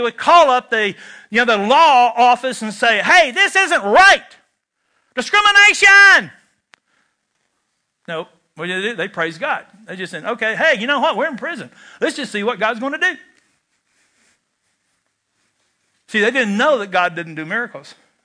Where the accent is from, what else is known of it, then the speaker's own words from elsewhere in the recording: Kentucky, United States; Now, see, I'm from Kentucky, where smoking is a spiritual gift.